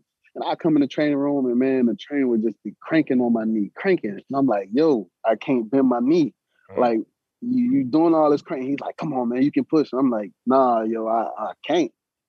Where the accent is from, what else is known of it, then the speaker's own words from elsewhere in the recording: Florida, United States; man, I'm from South Florida.